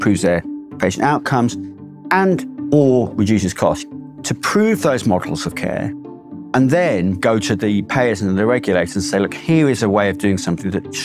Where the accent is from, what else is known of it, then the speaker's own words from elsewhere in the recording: Cambridge, East of England, United Kingdom; also born or lived in London; Well, I'm from London originally. I grew up in Cambridge. It's my hometown, Cambridge.